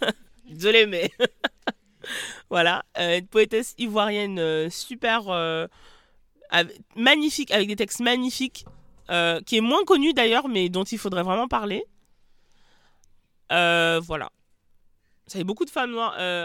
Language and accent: French; Cameroon; Moi, je suis camerounaise en plus.